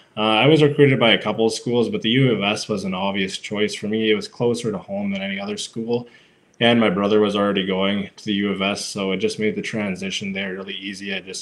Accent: Melfort, Saskatchewan, Canada; I started when I was 15, but that was as early as we could in Melfort. We didn't have a minor football or anything like that when I was growing up.

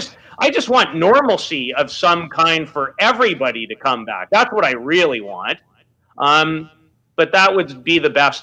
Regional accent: Saskatoon, Saskatchewan, Canada; To think of how I disliked him growing up in Saskatoon and then getting to see, here it is again.

